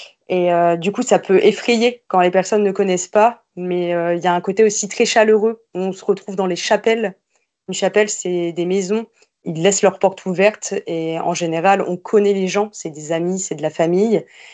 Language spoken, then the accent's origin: French; Hauts-de-France, France; j'ai 27 ans, je viens des Hauts-de-France.